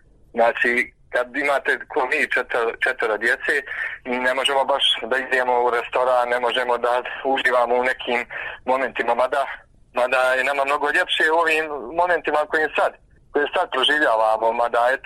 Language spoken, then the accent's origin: Serbian; Bijeljina, Republika Srpska, Bosnia & Herzegovina; mi smo iz Bijeljine